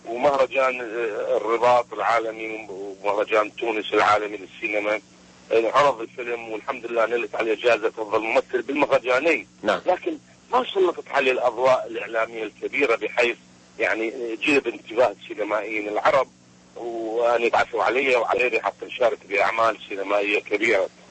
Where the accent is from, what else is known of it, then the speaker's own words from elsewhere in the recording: Iraq; يفترض بينا أن يكون صناعة النجم عندنا في العراق في الداخل